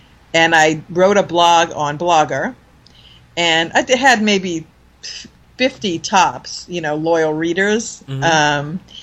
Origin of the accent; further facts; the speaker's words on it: Louisiana, United States; I'm from Louisiana. Most of my family is Republican